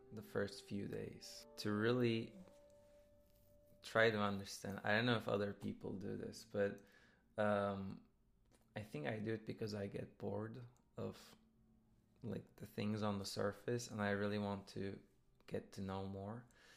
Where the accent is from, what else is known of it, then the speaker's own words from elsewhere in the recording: Mediterranean coast, Turkey; also born or lived in Istanbul; I was born in Istanbul, but I spent a good amount of my childhood in the Mediterranean coast of Turkey. Sometimes to the point of spending half the year there.